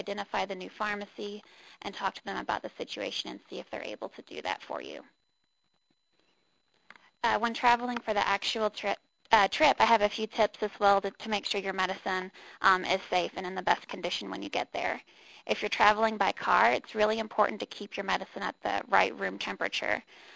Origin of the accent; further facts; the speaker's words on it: Southeast, United States; I grew up in the Southeast, so we always worried about tornadoes